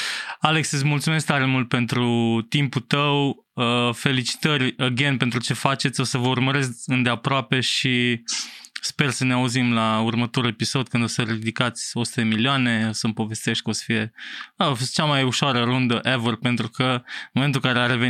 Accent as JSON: {"language": "Romanian", "country": "Romania", "said": "Mi se pare că avem niște oportunități enorme acum ca români, pe care altfel, așa, eram noi aici în Eastern Europe"}